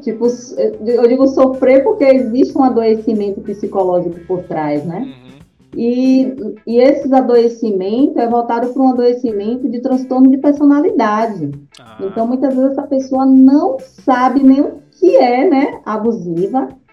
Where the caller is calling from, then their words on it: Camaçari, Bahia, Brazil; Eu falo aqui de Abrantes, Bahia, que é Camaçari, na realidade, a cidade, né? O bairro é o Abrantes. Camaçari, Bahia.